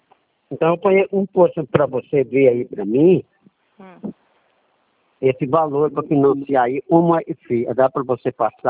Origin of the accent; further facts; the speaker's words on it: Limeira, São Paulo, Brazil; sou de Limeira.